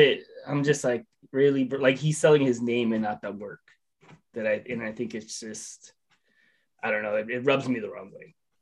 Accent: New York, United States; obviously growing up in New York, but living in New York City

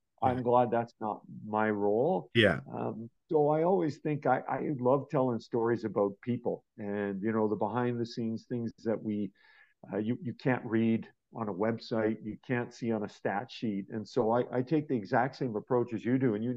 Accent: Edmonton, Alberta, Canada; I'm born and raised in Edmonton and I used to walk down Jasper Avenue when they were winning the Stanley Cups and all that kind of stuff.

